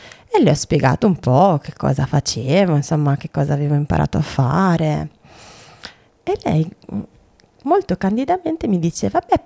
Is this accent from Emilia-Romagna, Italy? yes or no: yes; Emilia-Romagna, Italy; io, essendo romagnola, io dico sempre per tutti i romagnoli